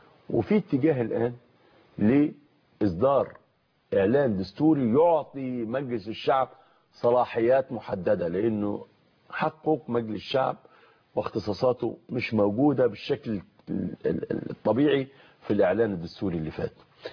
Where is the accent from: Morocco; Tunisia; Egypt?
Egypt; أنا إنسان مصري عربي مسلم عادي